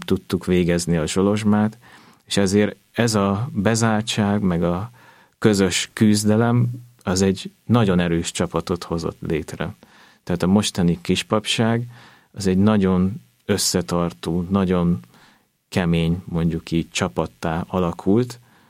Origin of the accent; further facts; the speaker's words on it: Budapest, Hungary; én, mint budapesti, Esztergomba kellett költöznöm